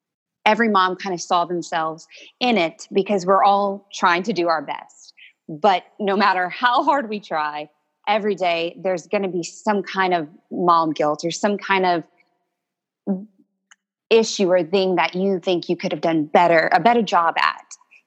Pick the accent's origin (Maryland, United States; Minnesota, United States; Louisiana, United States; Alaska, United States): Louisiana, United States; born there; accent: Cajun; now in Houston, United States; You certainly did. Yes, I was born in Louisiana. I'm very proud Cajun and love sharing that with my children.